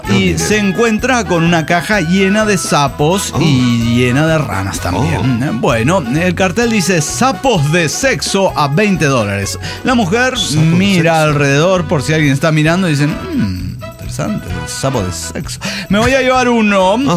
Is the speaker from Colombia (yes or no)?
no; Silao, Guanajuato, Mexico; Soy el aldeano de Silao.